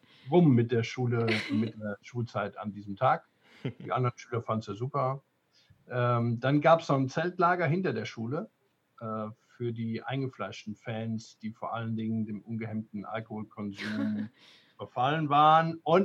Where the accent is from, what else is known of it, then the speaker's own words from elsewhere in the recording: Wissen, Rhineland-Palatinate, Germany; Ich komme aus einem beschaulichen kleinen Ort namens Wissen an der Sieg.